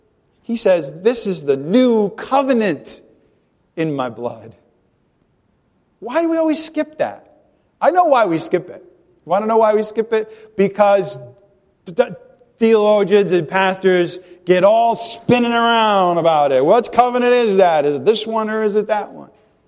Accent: Rhode Island, United States; accent: Rhode Island; forgive my Rhode Island accent

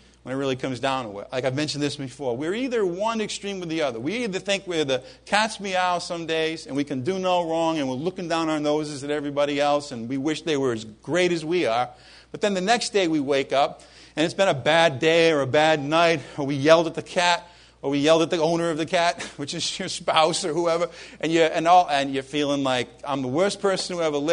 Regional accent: Ireland; But, of course, being Irish, I looked at the bad things.

